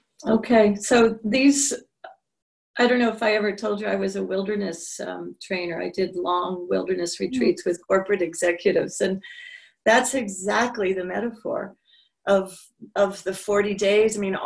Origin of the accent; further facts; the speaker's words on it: New York City, New York, United States; down in New York City, which is my hometown.